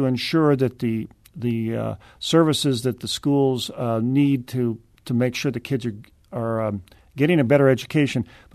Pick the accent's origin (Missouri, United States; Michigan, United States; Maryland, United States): Missouri, United States; Kirkwood; I'm from Kirkwood, obviously